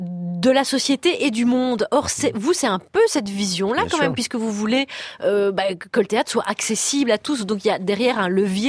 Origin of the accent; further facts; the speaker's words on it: Belgium; moi, je suis belge